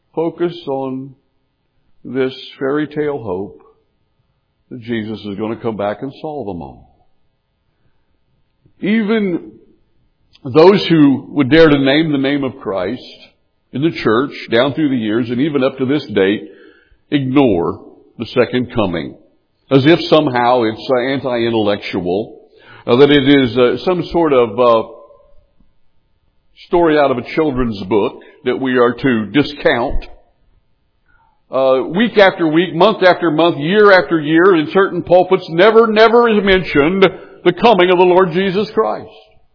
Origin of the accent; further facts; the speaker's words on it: Appalachia, United States; That's what I grew up on in Appalachia. And we just didn't have, we didn't grow sweet potatoes back there.